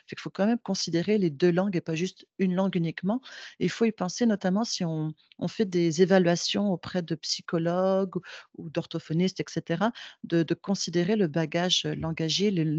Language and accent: French; Quebec, Canada; first language French; moved away; ma langue première maternelle, c'est le français. Au Québec, j'étais quand même confrontée à l'anglais, mais quand je suis arrivée ici